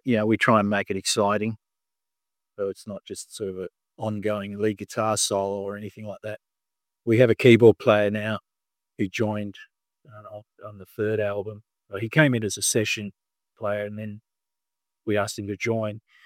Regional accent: Fremantle, Western Australia, Australia; Prior to that, there was a festival in my local town here, my hometown, called the Fremantle Rocks Festival

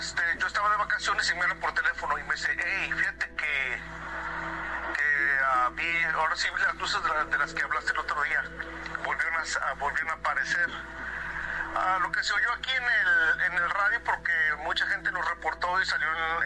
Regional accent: United States; nosotros somos americanos, bueno, somos americanos, pero mexicanos, mexicoamericanos.

